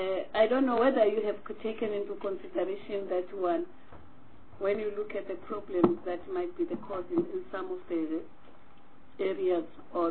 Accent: Western Cape, South Africa; I'm looking at the Western Cape because I'm coming from the Western Cape.

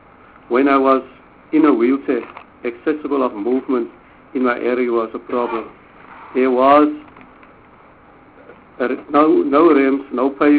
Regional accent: Paarl, Western Cape, South Africa; I'm from Paul.

